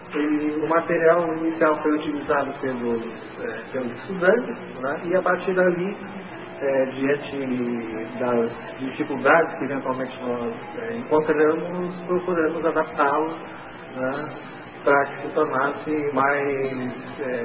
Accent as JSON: {"language": "Portuguese", "town": "Florianópolis", "region": "Santa Catarina", "country": "Brazil", "tie": "born or raised there", "said": "em Florianópolis, que é a minha terra natal"}